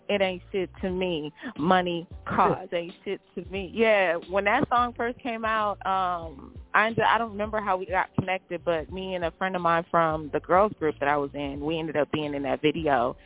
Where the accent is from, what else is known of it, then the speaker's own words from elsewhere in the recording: California, United States; now in Houston, United States; I came from California. Came to Houston to go to U of H.